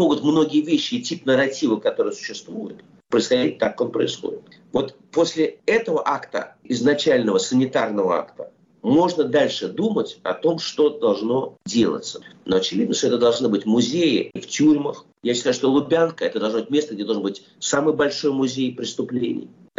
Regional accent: Russia; Ну, вот я вырос в России, прожил там все-таки очень много лет своей жизни.

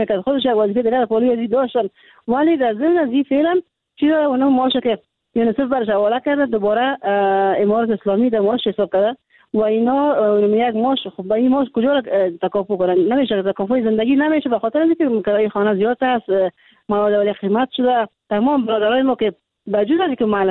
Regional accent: Kandahar, Afghanistan; در حالی که از قندهار هستم

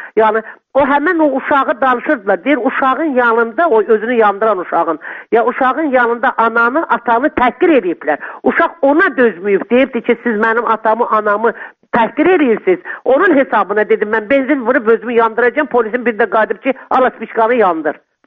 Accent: Nakhchivan, Azerbaijan; biz hamımız Naxçıvanlıyıq, biz bilirik

